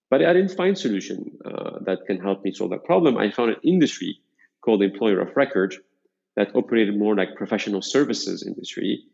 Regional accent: Beirut, Beirut Governorate, Lebanon; Yeah, I was born in Lebanon in 1980. The first 11 years of my life was the Civil War. And I was living near the borders or the Green Line between Beirut East and Beirut West.

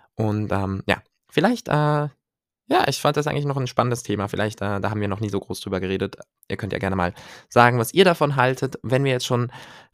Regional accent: Switzerland; Aber ich fand es auch irgendwie als Schweizer sehr relatable.

